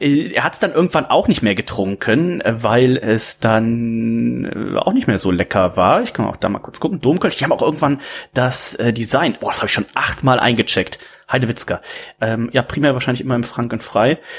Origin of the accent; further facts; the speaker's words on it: Rhineland, Germany; Und der geneigte Reds-Hörer weiß ja, ich komme ja aus dem Rheinland.